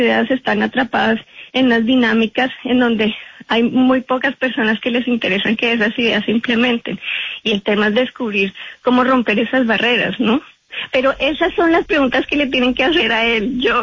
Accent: Bogotá, Colombia; yo crecí en Bogotá, yo soy de una familia clase media, estudié en los Andes porque mi papá trabajó en Ecopetrol y Ecopetrol nos becó

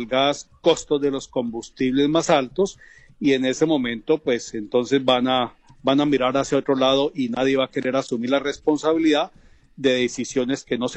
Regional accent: Colombia; quienes terminaremos pagando los platos rotos somos todos los colombianos

